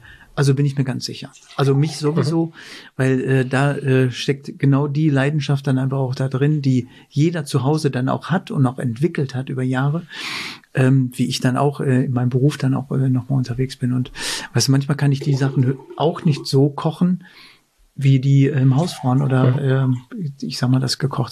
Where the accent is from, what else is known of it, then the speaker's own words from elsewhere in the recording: Werne, North Rhine-Westphalia, Germany; Also ich sage immer Dortmund, ich komme ja aus Werne, aber Werne sagt keinem etwas.